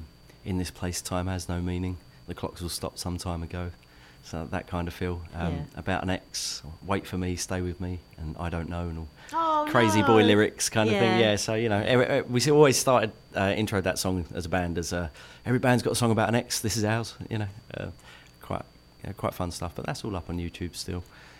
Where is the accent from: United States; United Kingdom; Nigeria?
United Kingdom; Hullbridge, East of England; I'm from originally from Holbridge. Born Rochford Hospital.